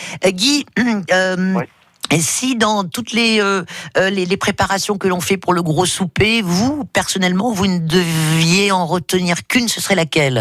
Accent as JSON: {"language": "French", "region": "Provence-Alpes-Côte d'Azur", "country": "France", "said": "dans la tradition, que ce soit chez nous, en Provence, en France ou dans les pays étrangers, on reste quand même sur des choses simples et peu coûteuses"}